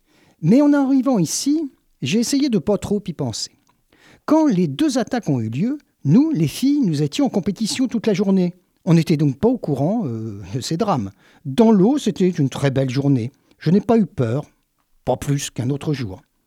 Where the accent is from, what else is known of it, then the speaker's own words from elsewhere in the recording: Réunion; Moi, comme je viens de La Réunion, je me posais des questions.